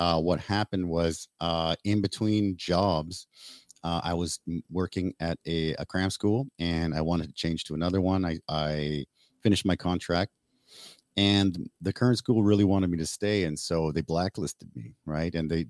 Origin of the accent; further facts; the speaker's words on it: Canada; moved away; I speak Spanish with my family. My family's from Mexico. And of course, being born and raised in Canada, I speak English.